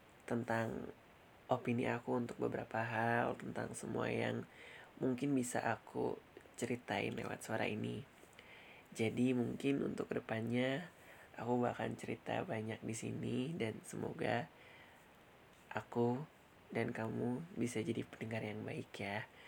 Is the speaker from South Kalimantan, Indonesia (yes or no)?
no; Bandung, West Java, Indonesia; Aku kelahiran tahun 99 dan umur aku sekarang 20 tahun. Aku lahir dan tinggal di Bandung, meskipun banyak orang yang ngira aku bukan orang Bandung, tapi aku orang Bandung asli